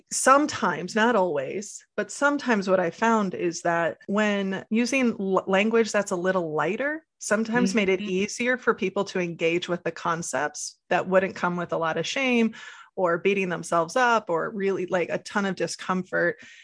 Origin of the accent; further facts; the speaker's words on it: Midwest, United States; You know, growing up in the Midwest, you know, something we talk about a lot is the whole Midwest nice